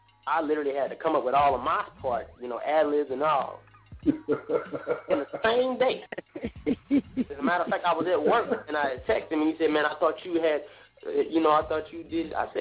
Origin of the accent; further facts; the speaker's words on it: Scotlandville, Louisiana, United States; Okay, ladies and gentlemen, this is a great tribute to my hometown, Old Scotlandville.